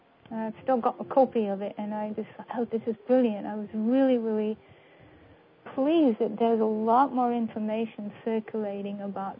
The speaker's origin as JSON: {"language": "English", "country": "United Kingdom", "said": "I'm sure being from Britain as I am, you're familiar with her."}